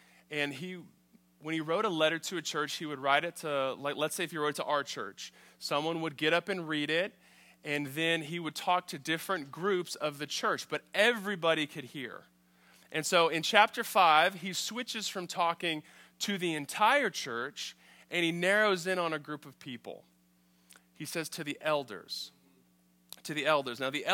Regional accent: New Zealand; I grew up in New Zealand. So when I was 8 years old, my family moved to New Zealand, which is down by Australia. It's on the other side of the Pacific.

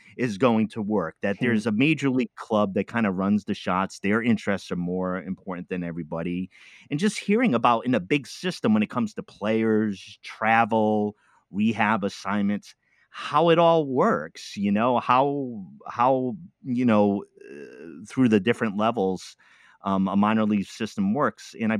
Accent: East Coast, United States; also born or lived in Midwest; I mentioned I'm from the East Coast, sometime in the Midwest

